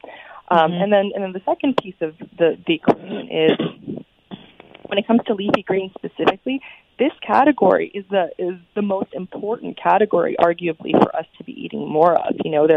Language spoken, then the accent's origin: English; New York, United States; here on the East Coast, I'm a New Yorker